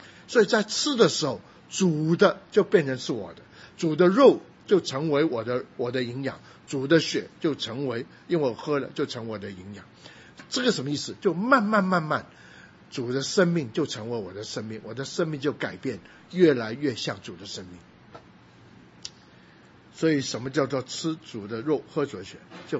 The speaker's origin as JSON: {"language": "Chinese", "region": "Guangdong", "country": "China", "said": "我们南方人，我们是广东人"}